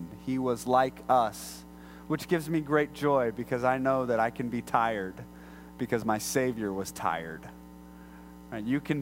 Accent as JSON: {"language": "English", "town": "Brazoria", "region": "Texas", "country": "United States", "said": "I'm from Brazoria. Is that down there by Harlingen? No, it's not by Harlingen. It's south of Houston."}